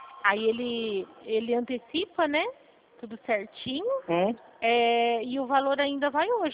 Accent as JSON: {"language": "Portuguese", "region": "São Paulo", "country": "Brazil", "said": "Eu sou do estado de São Paulo."}